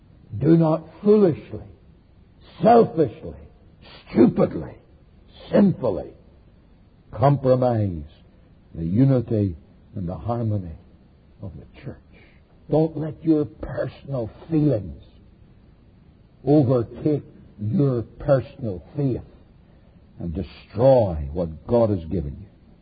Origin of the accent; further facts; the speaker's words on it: Northern Ireland, United Kingdom; I'm from a Northern Irish background. In fact, I'm not just from a Northern Irish background. I'm Northern Irish 100% of the way.